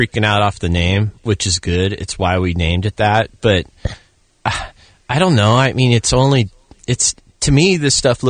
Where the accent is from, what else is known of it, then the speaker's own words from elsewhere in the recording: Long Beach, California, United States; I'm from Long Beach. Like, it's cold if I have to wear long pants